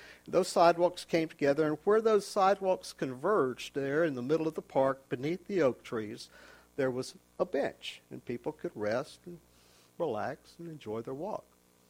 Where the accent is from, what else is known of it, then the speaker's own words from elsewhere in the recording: Georgia, United States; And growing up in South Georgia, it didn't matter whether you got a Pepsi or a Frosty root beer or an RC or whatever you got, it was called a Coke.